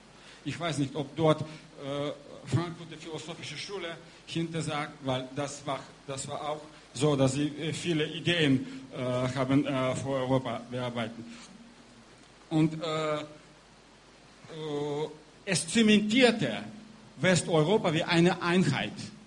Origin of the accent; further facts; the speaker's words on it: Kyiv, Ukraine; German is a second language; moved away as an adult; now in Germany; Ich wohne nur halb Jahr in Deutschland. Ich komme aus Kiew und ich folge alles, was dort passiert.